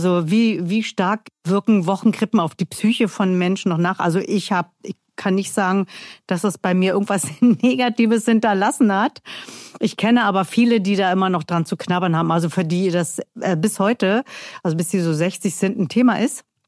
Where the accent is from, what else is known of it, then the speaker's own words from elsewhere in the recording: Berlin, Germany; accent: Berlin dialect; Ich komme aus Berlin, ja. Ich kann auch richtig Berlinern, wenn ich will. Das lasse ich jetzt aber mal hier. Und wir haben immer in Prenzlauer Berg gewohnt.